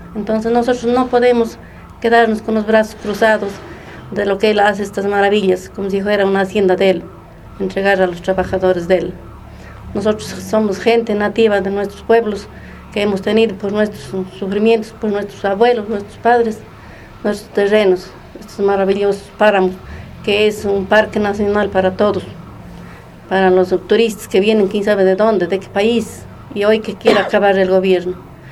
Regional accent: Molleturo, Azuay, Ecuador; soy de Molleturo

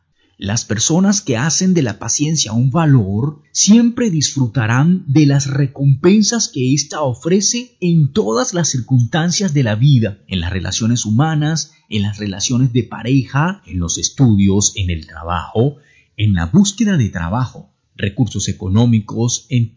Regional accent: Venezuela; now in Colombia; desde que llegué a esta tierra hermosa de Colombia como inmigrante venezolano

